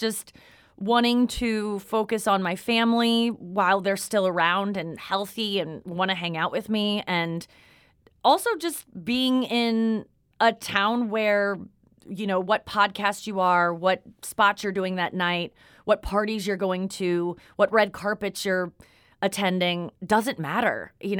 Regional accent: Kirkwood, Missouri, United States; Everyone around me seemed to, you know, growing up in Kirkwood. It's really about, like, how, you know, in St. Louis, what high school did you go to?

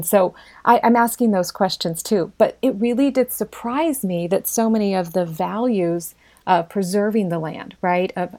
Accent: Hannibal, Missouri, United States; I was raised in Hannibal, born there. My family lived out in the country, as I said, but there weren't a lot of, you know, books in my house.

